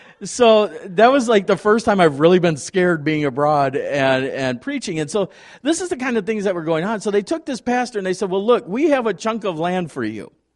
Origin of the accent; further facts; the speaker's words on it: Beloit, Wisconsin, United States; I grew up in Beloit and spent all my summers over at the Beloit College on the effigy mounds and in the museum and all that.